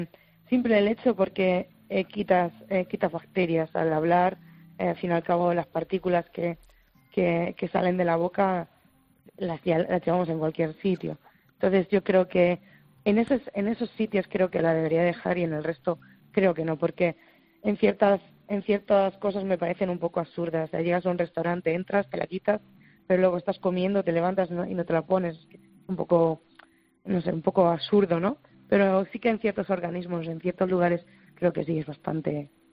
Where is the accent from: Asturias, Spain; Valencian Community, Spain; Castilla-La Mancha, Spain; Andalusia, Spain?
Castilla-La Mancha, Spain; Bolaños de Calatrava; Yo soy de Bolaños, de un pueblo de Ciudad Real.